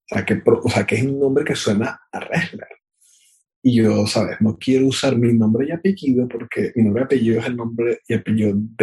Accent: Venezuela; accent: Venezuelan; now in Barcelona, Spain; aquí en Barcelona es catalán y castellano, no sueno como ninguno de los dos. O sea, sueno todavía con mi acento venezolano.

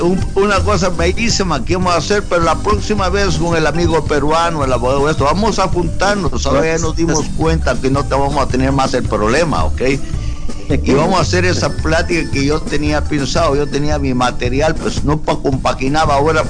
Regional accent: Guatemala; a todo mi pueblo de Guatemala, va mi beso desde el fondo de mi corazón

